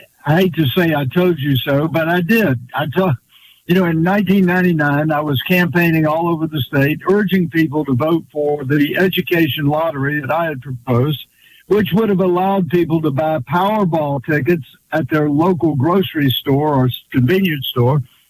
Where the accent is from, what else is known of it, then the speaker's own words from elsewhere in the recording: Mobile, Alabama, United States; it's good to talk to my friends in the Gulf Coast area of Mobile, my hometown, and it's good to be back with you.